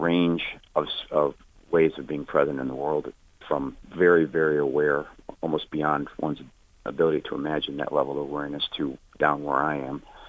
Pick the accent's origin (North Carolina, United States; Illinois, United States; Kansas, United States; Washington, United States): Illinois, United States; Chicago; I grew up on the South Side of Chicago, where that's kind of the way you express love is by insults.